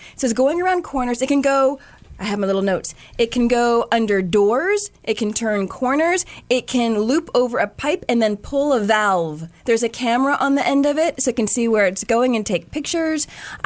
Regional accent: the South, United States; I'm from the South.

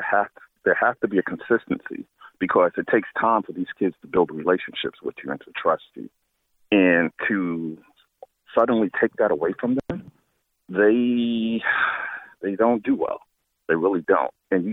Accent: Chapel Hill, North Carolina, United States; I'm from Chapel Hill. My kids graduated from Chapel Hill. I graduated from Chapel Hill.

